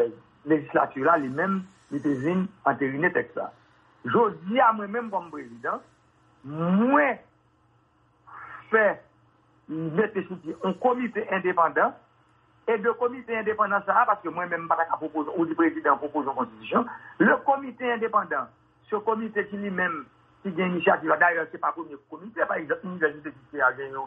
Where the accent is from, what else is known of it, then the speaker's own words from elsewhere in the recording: Haiti; Je suis un haïtien